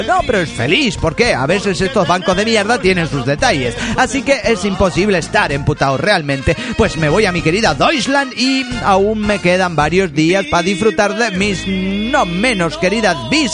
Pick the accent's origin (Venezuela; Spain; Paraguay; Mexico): Mexico; León, Guanajuato; Bueno, pues yo aquí soy el vaquero de León, Guanajuato, México.